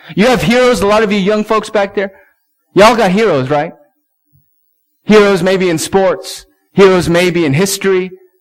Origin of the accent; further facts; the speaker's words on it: Palo Alto, California, United States; also born or lived in Sunnyvale; moved, Mom, when we were what? When I was what, 4 or 5 or something like that? I was really young. We moved to Palo Alto from Sunnyvale.